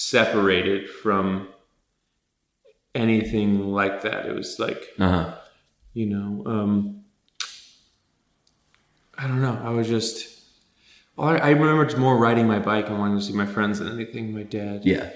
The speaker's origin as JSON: {"language": "English", "town": "Tarzana", "region": "California", "country": "United States", "tie": "born or raised there", "said": "I was born in Van Nuys and grew up in Tarzana."}